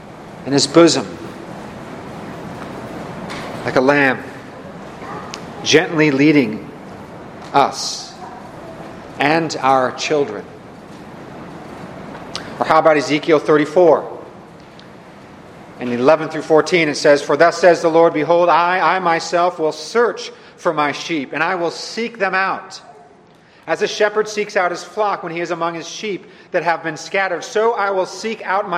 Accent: Cupertino, California, United States; I'm from Silicon Valley. I went to high school a block from Apple Computers in Cupertino. I went to Cupertino High School. I grew up near Hewlett Packard.

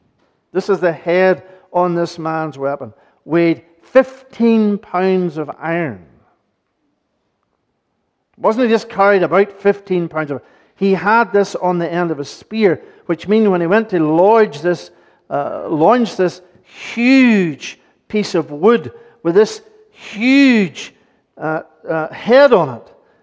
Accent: Coleraine, Northern Ireland, United Kingdom; Because I grew up in Colerain, and that was my local paper.

